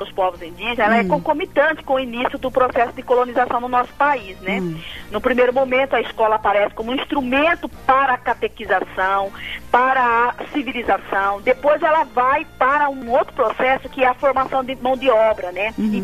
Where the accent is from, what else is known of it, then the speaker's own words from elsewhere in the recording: Brazil; nós índios, ser considerados como brasileiros, como primeiros nativos, primeiros habitantes dessa terra